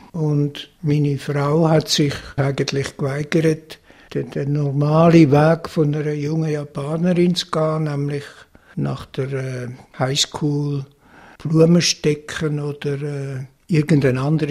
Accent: Switzerland; als Schweizer

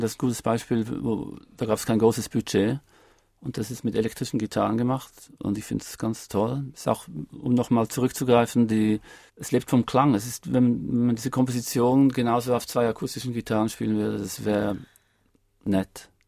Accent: United States; man musste als Amerikaner musste einfach hinter der Regierung stehen.

